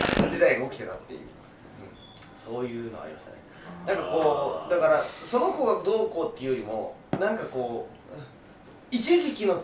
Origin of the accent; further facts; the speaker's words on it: Chiba, Japan; あ、僕は千葉出身なんですが